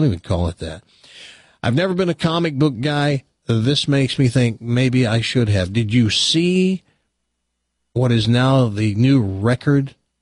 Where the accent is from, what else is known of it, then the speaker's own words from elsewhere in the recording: Tennessee, United States; Now, remember, folks, I'm from Tennessee. We were in the hick, hillbilly part of Tennessee.